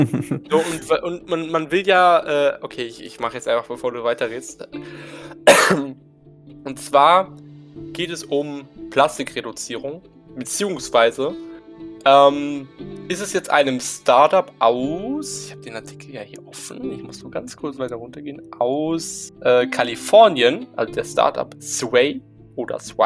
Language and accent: German; North Rhine-Westphalia, Germany; dann in NRW ist es auf jeden Fall mal die braune Tonne, oder zumindest da, wo ich herkomme, ist es die braune Tonne.